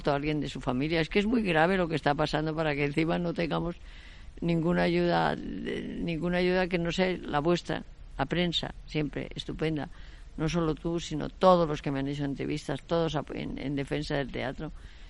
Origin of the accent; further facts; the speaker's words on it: Spain; adoro ser española. Yo es que soy española. ¿Qué pone mi documento nacional de identidad? Española, pues ya está.